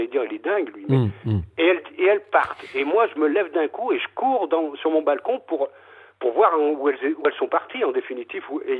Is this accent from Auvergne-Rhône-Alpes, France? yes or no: yes; Lyon, Auvergne-Rhône-Alpes, France; moi, je suis lyonnais à la base. Je me suis installé dans l'Ain, ça fait 2 ans.